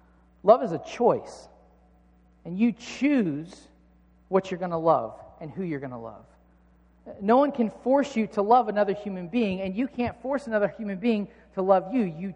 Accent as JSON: {"language": "English", "country": "United States", "said": "because I'm not Greek. I'm an American. I speak American."}